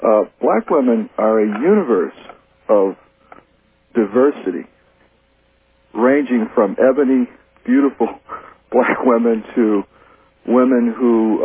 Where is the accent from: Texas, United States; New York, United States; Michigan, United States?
Michigan, United States; now in Bloomfield Hills, United States; Grew up on Mack Avenue.